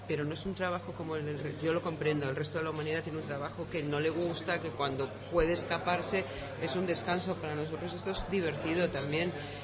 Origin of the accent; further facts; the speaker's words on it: Spain; en España somos latinos y decimos mucho lo que pensamos por la calle a gritos